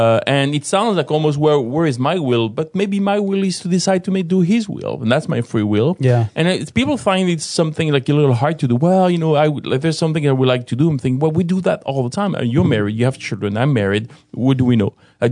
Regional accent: France; So I do sometimes ride motorcycles when I go back to France and my hometown. My sisters have motorcycles.

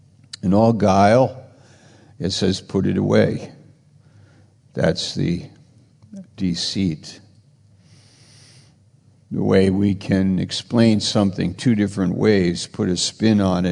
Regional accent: United States; I'm an American. Wow, that's a blessing.

